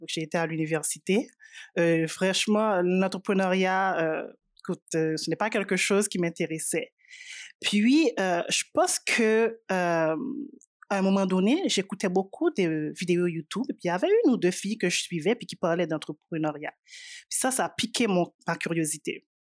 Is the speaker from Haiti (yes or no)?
yes; Haiti; moved away as an adult; now in Quebec, Canada; Moi, j'ai grandi en Haïti. Donc, jusqu'à mes 19 ans, avant de venir ici au Québec.